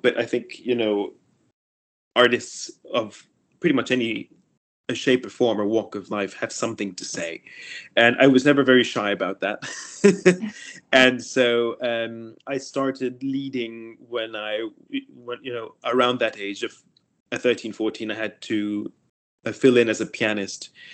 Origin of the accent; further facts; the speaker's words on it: Miami, Florida, United States; And before that, being originally American, I trained in the US. I'm originally from Miami.